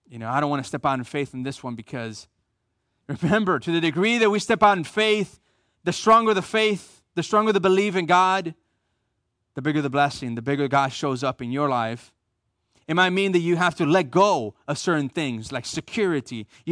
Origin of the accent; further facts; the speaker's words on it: United States; You got to be kidding me. I'm an American.